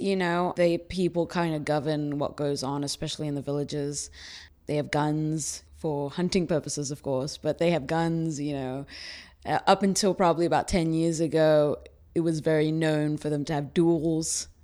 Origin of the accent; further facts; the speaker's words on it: Athens, Attica, Greece; now in United States; No, I'm from Greece. Well, I was born in Athens.